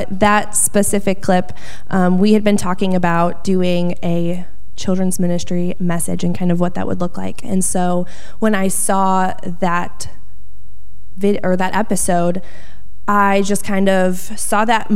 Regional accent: Buffalo, New York, United States; So I grew up in Buffalo, born and raised, so Bills Mafia for life.

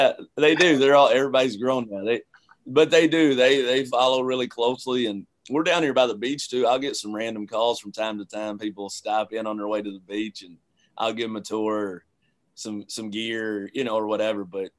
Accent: London, United Kingdom; those 18 years that I spent growing up in London

